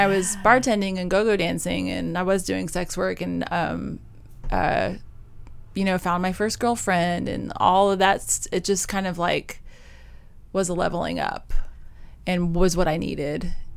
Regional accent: Nashville, Tennessee, United States; I came from Nashville, from a lower middle class, working class family

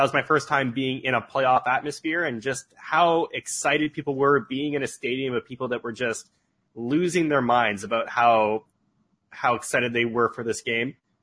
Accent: Ottawa, Ontario, Canada; born there; Well, I was born in Ottawa, Ontario, Canada.

